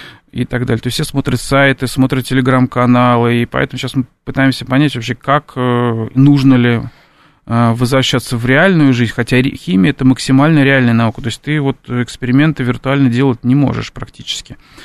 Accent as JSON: {"language": "Russian", "town": "Nizhny Novgorod", "region": "Nizhny Novgorod Oblast", "country": "Russia", "tie": "born there", "moved": "as an adult", "said": "Я, да, родился в Нижнем, долго там работал, и пока мы с Валерием Николаевичем не пообщались, я не переехал."}